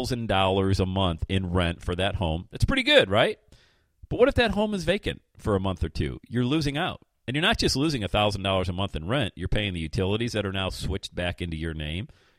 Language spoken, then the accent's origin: English; Bradford, Pennsylvania, United States; also born or lived in Buffalo; I grew up in the Western Pennsylvania area in Bradford and spent 7 years in Buffalo, New York.